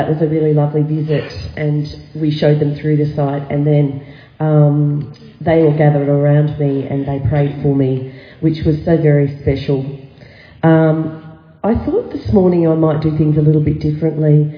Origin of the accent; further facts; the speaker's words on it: Kingaroy, Queensland, Australia; also born or lived in Bundaberg / Brisbane / Dalby / Innisfail; I was born in Kingaroy, and as I said, we moved around the state quite a bit. My dad was a bank manager, so we spent time in Bundaberg, Brisbane, Dalby, 8 years up in far north Queensland in Innisfail, so we moved around a lot.